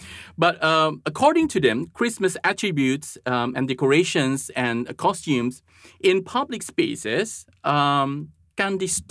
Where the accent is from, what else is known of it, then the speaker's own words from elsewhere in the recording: Indonesia; English is a second language; I will use an example from Indonesia, my home country.